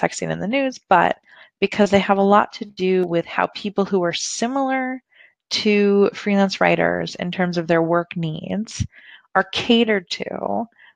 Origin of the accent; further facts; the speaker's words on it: California, United States; And it's interesting because I grew up in Silicon Valley